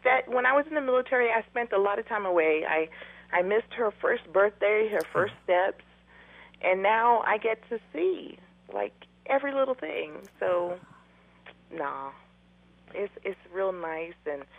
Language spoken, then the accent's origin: English; United States; I'm an American. There's so much I can do.